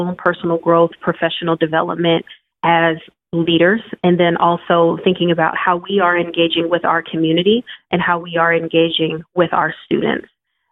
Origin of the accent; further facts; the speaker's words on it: Louisiana, United States; also born or lived in Mississippi; I was born in Mississippi, grew up in Louisiana, and my heart's desire was always to go back south.